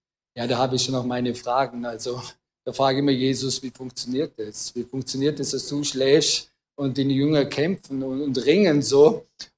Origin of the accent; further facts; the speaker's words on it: Vorarlberg, Austria; Wir als Vorarlberger würden sagen, ah, nicht schon wieder.